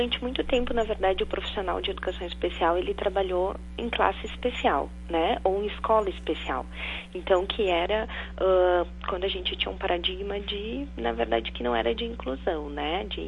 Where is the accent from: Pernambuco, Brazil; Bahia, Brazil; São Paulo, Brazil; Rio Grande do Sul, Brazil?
Rio Grande do Sul, Brazil; Santa Maria; eu sou de Santa Maria, na verdade, né?